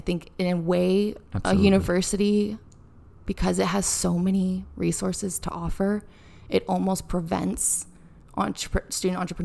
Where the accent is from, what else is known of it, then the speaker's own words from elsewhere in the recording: West Coast, United States; I grew up in America, but I grew up on the West Coast